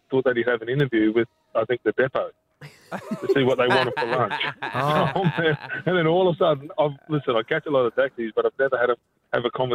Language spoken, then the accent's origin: English; Australia; born there; my grandfather's Scottish. His name's … I was never going to go play for Scotland because I was born in Australia. My mum and dad were born in Townsville